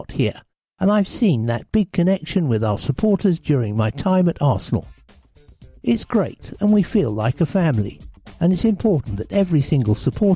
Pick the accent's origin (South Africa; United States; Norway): Norway; now in London, United Kingdom; where I grew up in Norway.